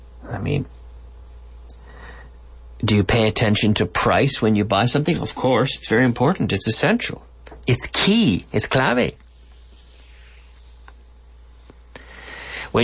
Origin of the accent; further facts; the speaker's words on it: Liverpool, Nova Scotia, Canada; There are, in my hometown in Canada, Liverpool, Nova Scotia, it is not a very ethnically diverse town.